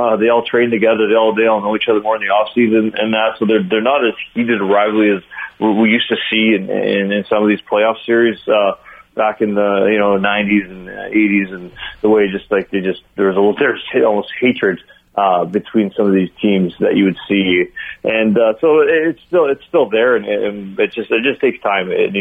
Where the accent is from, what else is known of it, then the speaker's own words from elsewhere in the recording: Winnipeg, Manitoba, Canada; But I'm born and raised in Winnipeg